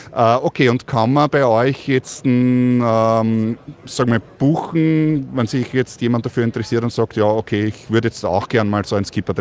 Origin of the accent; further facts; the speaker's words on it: Austria; Also als Österreicher kennt man Tirol natürlich